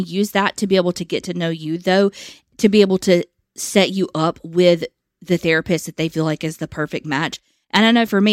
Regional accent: Georgia, United States; So not only is it nowhere close to home, born and raised near Atlanta

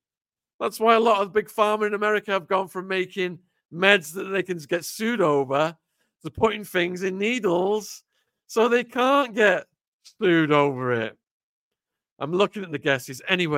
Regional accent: Widnes, North West England, United Kingdom; One of them was a sports guy involved in rugby in Widnes, my hometown.

